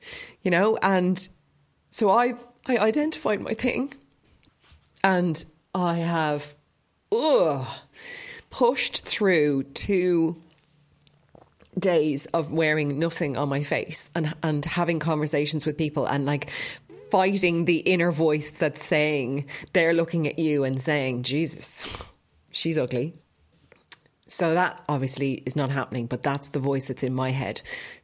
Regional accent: Ireland; now in United Kingdom; particularly over here in the UK, because I think we as Irish people, like, you're just trying to fit in.

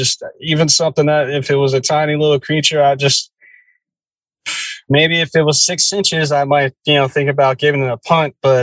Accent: New Jersey, United States; And then as we're eating, we hear this noise that I grew up in the Jersey woods.

